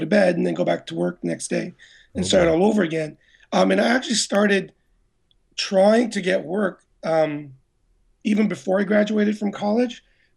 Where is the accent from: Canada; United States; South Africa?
Canada; Montreal, Quebec; now in Toronto, Canada; I grew up in Montreal and we learned French growing up, but because there's, you know, out here in the suburbs of Toronto, there isn't a lot of occasion for me to speak French or Tagalog, so it's kind of rusty.